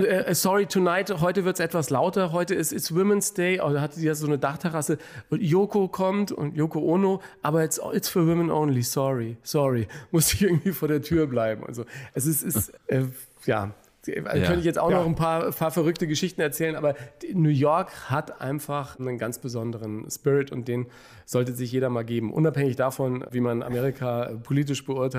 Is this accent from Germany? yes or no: yes; Germany; ich war der Journalist aus Deutschland